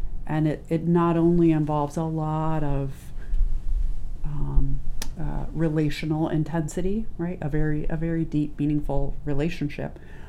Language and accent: English; Fort Wayne, Indiana, United States; I'm from Indiana, grew up in Indiana, actually grew up in Fort Wayne, and left after high school, went to college in upstate New York